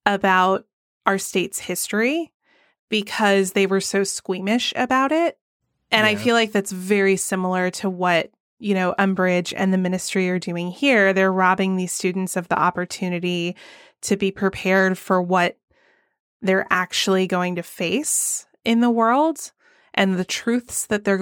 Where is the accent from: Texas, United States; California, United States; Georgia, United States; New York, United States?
Georgia, United States; I grew up in Forsyth County, which is, I mean, anybody, like, if you're interested, there's a book called Blood at the Root that's all about this place